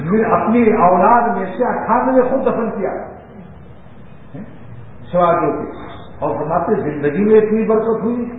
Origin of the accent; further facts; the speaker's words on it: Karachi, Sindh, Pakistan; میں کراچی سے آیا ہوں صوبہ سندھ کا رہنے والا